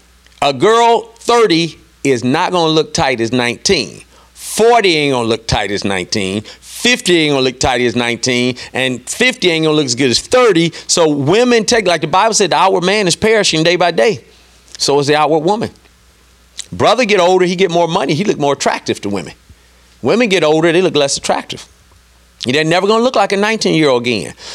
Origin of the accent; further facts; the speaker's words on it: Detroit, Michigan, United States; now in West Palm Beach, United States; I grew up in Detroit. 2.5 million black people to choose from.